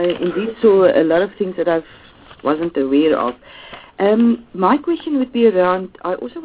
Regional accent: Northern Cape, South Africa; I come from the Northern Cape, and specifically the Namakwaland

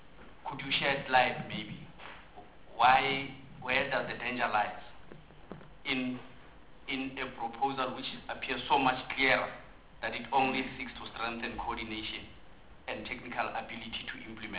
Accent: Free State, South Africa; I'm just citing a project because I'm from Free State.

